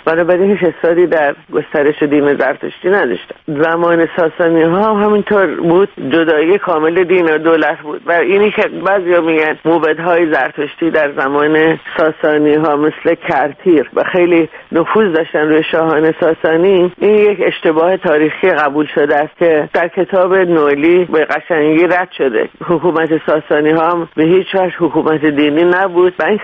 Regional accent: Iran; now in United States; تا ایران بودم برای من واضح بود که خب ایرانی هستم، زن هستم

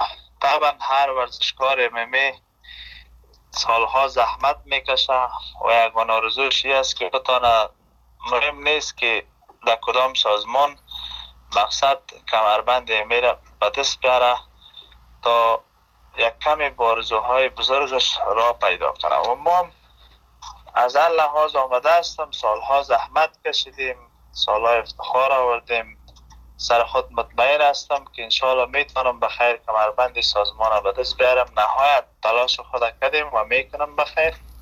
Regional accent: Afghanistan

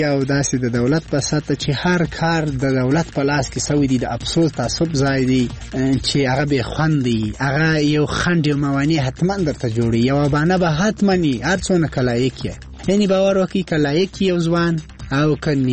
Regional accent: Helmand, Afghanistan; زه نه یوازې د هلمند بلکې د ټول افغانستان قهرمان یم

